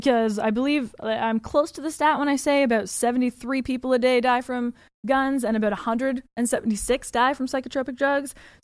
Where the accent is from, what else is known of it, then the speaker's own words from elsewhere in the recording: Canada; I'm from Canada